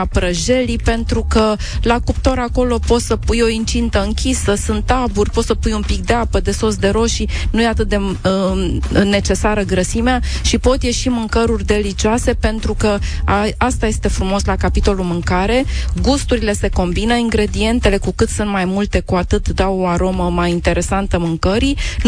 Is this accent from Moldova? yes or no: no; Câmpina, Prahova, Romania; Ah, și eu sunt din Câmpina. Suntem aproape.